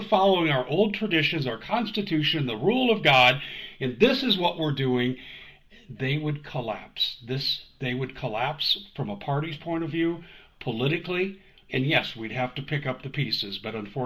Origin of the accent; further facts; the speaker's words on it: Colorado, United States; I grew up in Colorado. This is the worst winter I've ever seen.